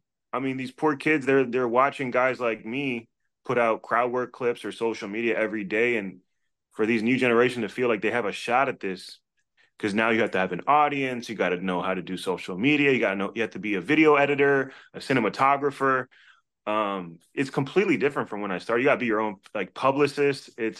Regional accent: Washington, District of Columbia, United States; born or raised there

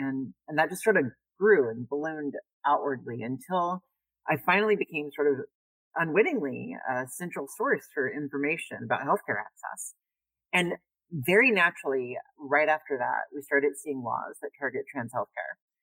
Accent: Louisiana, United States; I grew up in South Louisiana. I grew up in the swamps of South Louisiana, the far south of New Orleans

